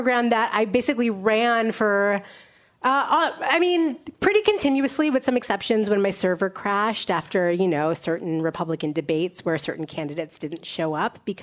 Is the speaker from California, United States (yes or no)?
no; Cleveland, Ohio, United States; I also wanted to examine the state of Ohio, which is where I'm from originally. I'm from Cleveland, Ohio originally.